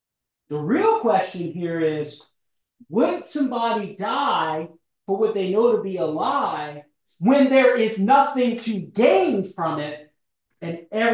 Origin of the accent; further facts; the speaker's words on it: Louisiana, United States; now in Oklahoma, United States; I'm from Southern Louisiana, man. I talk worse than y'all sometimes.